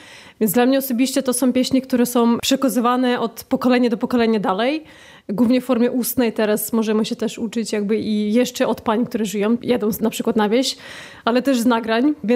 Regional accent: Belarus; now in Poland; ja się wychowałam na Białorusi, pochodzę też stamtąd, natomiast ciężko mi też tak naprawdę się określić co do narodowości. Mieszkam w Polsce

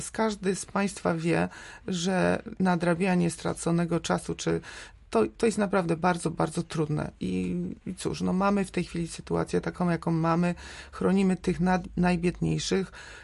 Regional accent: Subcarpathian Voivodeship, Poland; Ja jestem przedsiębiorczynią tutaj z Podkarpacia

